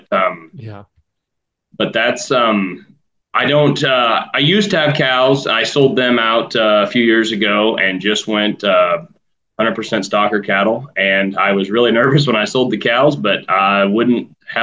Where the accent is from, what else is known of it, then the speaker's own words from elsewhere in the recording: Lancaster, United States; I was born in Lancaster, which is just a small town north of here, probably 7-8 miles away. My dad was a county sheriff for 20 years. I grew up in town.